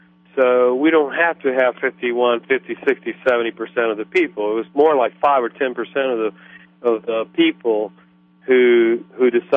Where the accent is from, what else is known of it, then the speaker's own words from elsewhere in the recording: Savannah, Georgia, United States; also born or lived in Havana, Cuba; And we came to the United States, but I grew up in Savannah, Georgia. I went from Havana to Savannah, and I'm very proud to have gone there